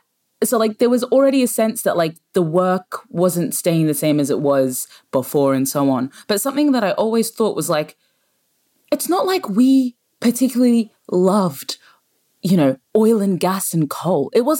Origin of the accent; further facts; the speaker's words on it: Queensland, Australia; growing up in Queensland